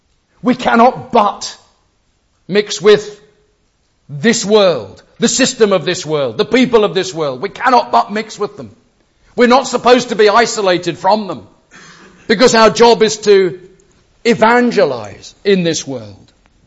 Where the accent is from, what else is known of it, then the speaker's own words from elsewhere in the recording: England, United Kingdom; Being English, that wasn't very often.